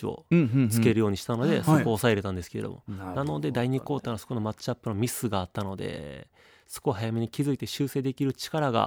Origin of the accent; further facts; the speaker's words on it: Sakai, Osaka, Japan; now in Kumamoto, Japan; きっと僕の地元の堺市の人はみんなわかるわって言ってくれると思うんですけど